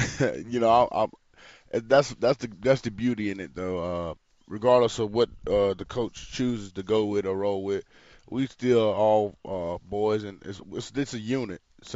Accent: Georgia, United States; I grew up in Georgia.

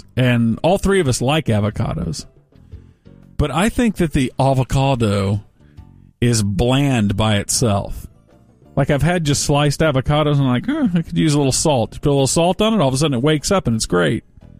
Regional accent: the South, United States; I grew up in the South

